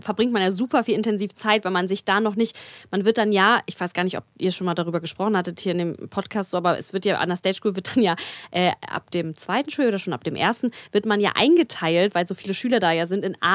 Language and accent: German; Hamburg, Germany; Ich komme aus Hamburg.